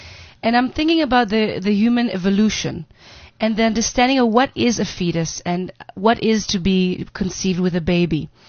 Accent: Israel; English is a second language; I was raised in Israel and I didn't get enough.

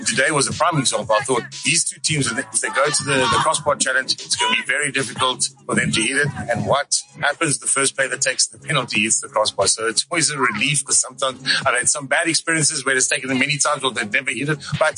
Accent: South Africa; You know, for me as a South African

